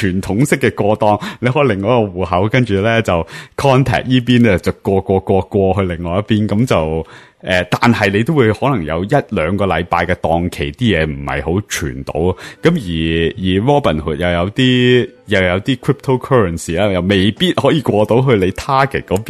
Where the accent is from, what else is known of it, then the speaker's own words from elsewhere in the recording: Hong Kong; now in United States; 即系旧时细个喺香港都会无啦啦搭一搭咁